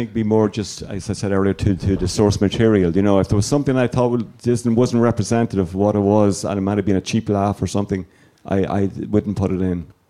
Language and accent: English; Dundalk, County Louth, Ireland; from my hometown of Dundalk, which my brother did.